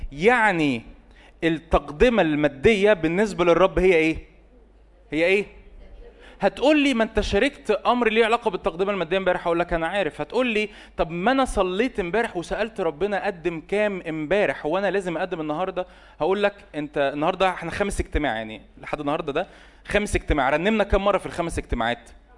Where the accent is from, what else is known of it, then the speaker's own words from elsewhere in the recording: Egypt; بس أنا عارف إن إحنا كمصريين لسه محتاجة دماغنا تتظبط في القصص دي